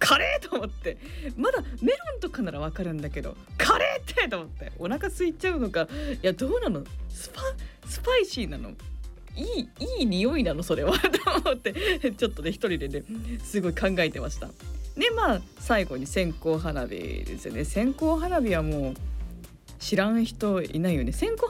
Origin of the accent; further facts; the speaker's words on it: Chiba, Japan; also born or lived in Tokushima; 生まれも徳島なんですよ。まあ言うて徳島にいたのって本当わずかだったので、まあ、ずっと千葉で育ってますから、もう千葉県民というか千葉出身なんですけど